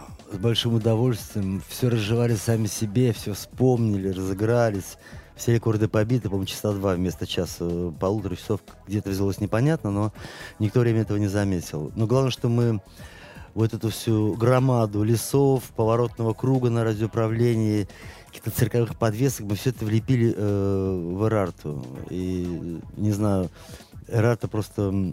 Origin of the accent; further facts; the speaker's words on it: Saint Petersburg, Russia; Наконец-то мы в родном городе, в центре города, вот на Дворцовой.